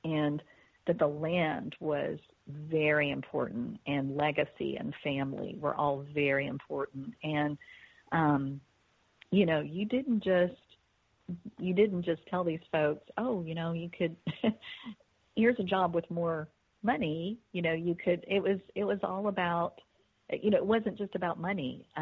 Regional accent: Signal Mountain, Tennessee, United States; growing up in East Tennessee, I grew up on a place called Signal Mountain, which is right outside Chattanooga, Tennessee. And Signal Mountain on the front side of the mountain is very much sort of just a middle-class, lovely bedroom community of Chattanooga.

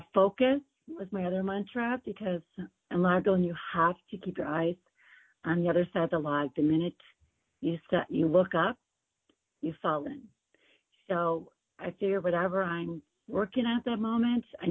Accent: Hayward, Wisconsin, United States; Where I grew up in Hayward, Wisconsin, is where they have the World Lumberjack Championships.

